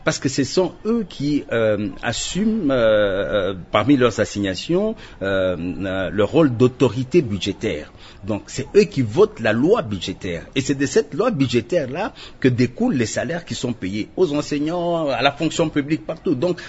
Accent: DR Congo; en tant que Congolais, soucieux de l'avenir de notre pays

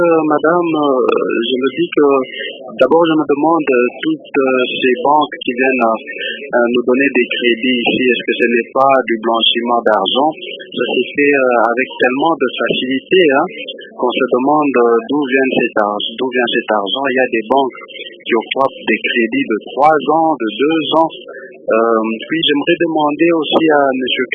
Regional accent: DR Congo; ici, chez nous au Congo?

